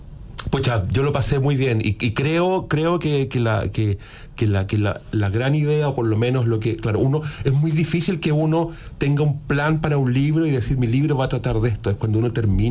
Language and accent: Spanish; Antofagasta, Chile; Yo soy antofagastino, me crié con el mar enfrente y el desierto atrás, pero claro, el desierto de arena finalmente.